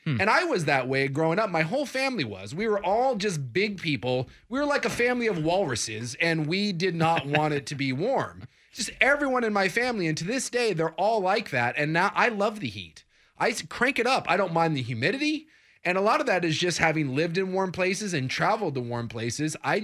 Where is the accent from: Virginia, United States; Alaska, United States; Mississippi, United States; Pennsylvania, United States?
Alaska, United States; I'll pass. And I'm from Alaska, for heaven's sakes.